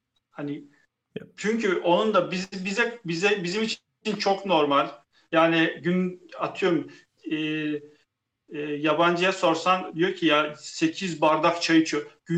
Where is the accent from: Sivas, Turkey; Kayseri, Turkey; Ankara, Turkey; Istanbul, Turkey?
Kayseri, Turkey; Yani ben Kayserliyim.